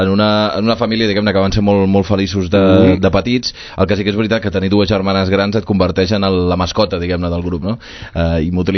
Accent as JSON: {"language": "Catalan", "town": "Sabadell", "region": "Catalonia", "country": "Spain", "said": "jo, com que vaig marxar de Sabadell"}